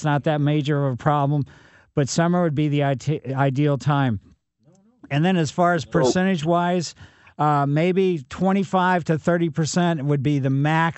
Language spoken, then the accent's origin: English; Ellisville, Missouri, United States; I grew up in Maple Lane in Ellisville, but our maples were the silver maples, consequently no fall color.